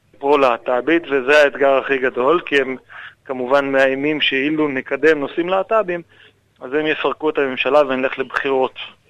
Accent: Beersheba, Southern District, Israel; born there; נולדתי בבאר שבע, כשהגעתי לגיל 18 התגייסתי כמו כולנו

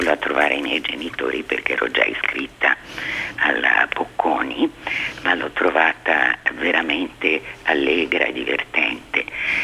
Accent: Bolzano, Trentino-Alto Adige, Italy; born there; Sì, sono nata in Italia, a Bolzano.

